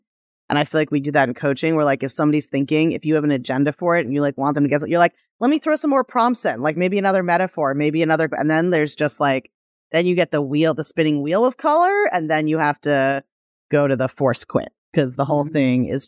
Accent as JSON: {"language": "English", "country": "Nigeria", "tie": "born there", "said": "And I'm born Nigerian, so I have that cultural background in addition to this"}